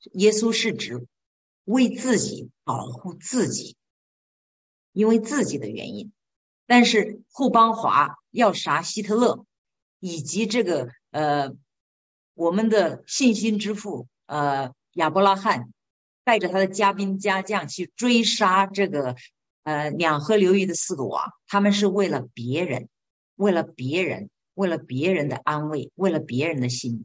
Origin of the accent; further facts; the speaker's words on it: China; moved away as an adult; 我也在中国大陆长大的，我都是个成年人才出国。